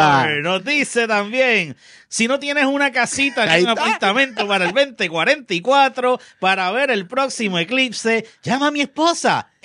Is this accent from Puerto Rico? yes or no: yes; Canóvanas, Puerto Rico; yo soy de Canóvanas, que está brutal que algo nos supere